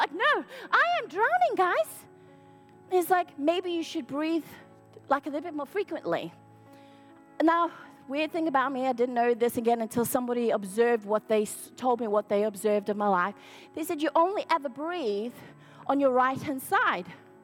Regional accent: South Africa; Like as a child, I grew up in South Africa and we were always along the coast and different things.

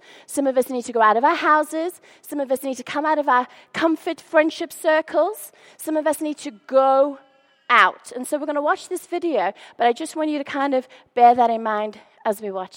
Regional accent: South Africa; because I'm South African

